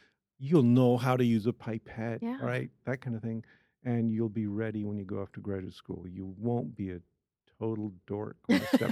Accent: Washington, United States; I grew up near Seattle.

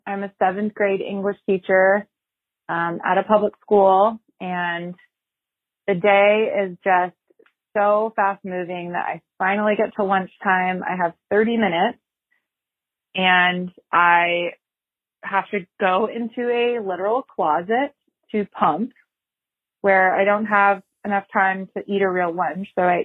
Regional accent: Sacramento, California, United States; I'm from Sacramento.

